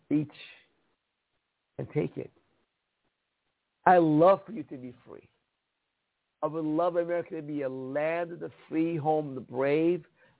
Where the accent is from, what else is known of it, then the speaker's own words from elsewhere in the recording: Iran; now in United States; I'm from Iran. We had no freedoms there.